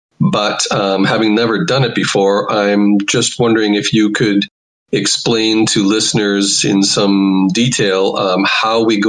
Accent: Toronto, Ontario, Canada; I'm from Toronto

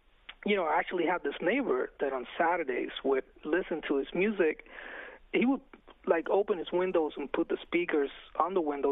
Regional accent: Puerto Rico; I'm from Puerto Rico originally

